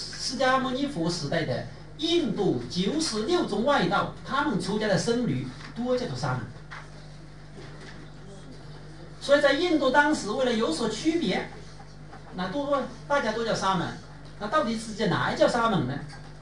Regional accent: China; 因为我们中国人没有这个习惯的称呼

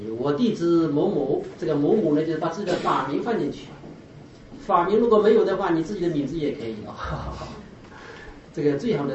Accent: China; 我们中国人为什么这个不喜欢谈基础的东西呢？我们中国人就是喜欢高大上的东西。

